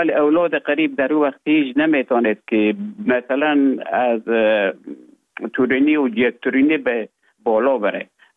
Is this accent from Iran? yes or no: no; Afghanistan; moved away as an adult; now in Finland; تا زمانی که ببخشن طالبو آمدن من در افغانستان بودم. بعد از ای که از افغانستان طالبو آمدن به اوج گذاره محکمه که مشکل بود و آمدم به طرف های روسیه و از روسیه آمدم به ایجه به فنلاند.